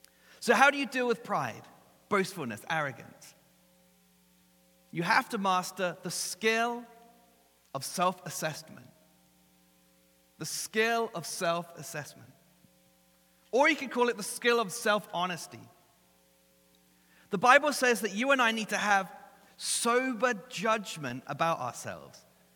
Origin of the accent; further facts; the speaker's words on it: England, United Kingdom; See, growing up in England, and I know this is a bit of a stereotype